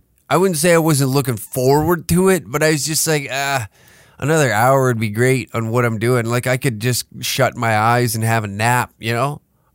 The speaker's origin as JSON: {"language": "English", "town": "Taber", "region": "Alberta", "country": "Canada", "tie": "born or raised there", "said": "I didn't go back to my hometown. No. Wasn't in the cards this year. Couldn't do it. Couldn't come to terms of, like, getting in my truck and driving to Tabor, Alberta."}